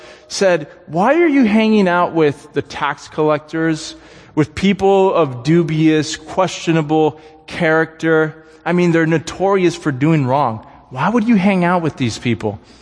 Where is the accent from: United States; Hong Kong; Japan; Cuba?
United States; Indiana; I grew up in Indiana. I lived there for 2 years, and all there was a lot of cornfields and a few people.